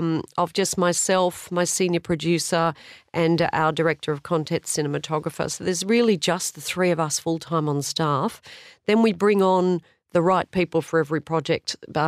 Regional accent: Australia; we're Australian

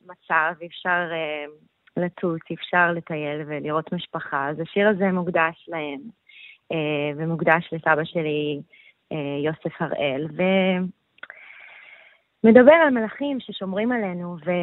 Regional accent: Montreal, Quebec, Canada; now in New York, United States; ואני כבר בניו יורק 8 שנים. זמרת ויוצרת. אני נולדתי בקנדה, אבל המשפחה שלי ישראלית, ואני גרה בניו יורק כרגע.

